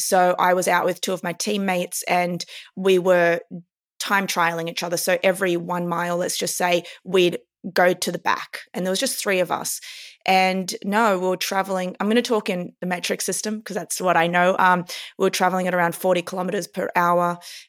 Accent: Australia; moved away as an adult; now in New York, United States; I'm an Aussie native. I moved to New York in 2017.

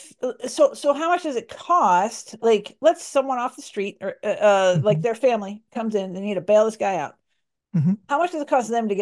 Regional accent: Dallas, Texas, United States; Oh, Tyler. Okay. I grew up in Dallas, so I know all about Tyler.

